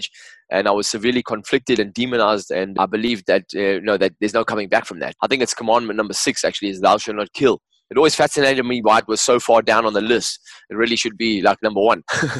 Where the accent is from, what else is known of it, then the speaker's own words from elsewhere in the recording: England, United Kingdom; I do love English language because obviously I'm English